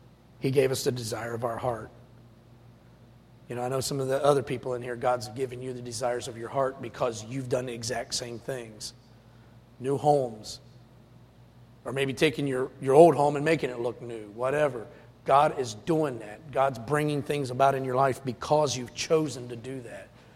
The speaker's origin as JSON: {"language": "English", "town": "Highland", "region": "Ohio", "country": "United States", "said": "She's from Northmore, I'm from Highland."}